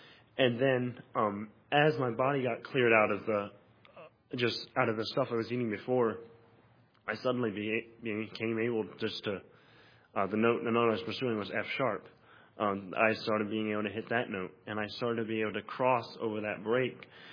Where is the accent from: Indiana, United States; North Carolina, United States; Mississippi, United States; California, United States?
Mississippi, United States; Olive Branch; I'm a senior music major. I'm from Olive Branch, Mississippi.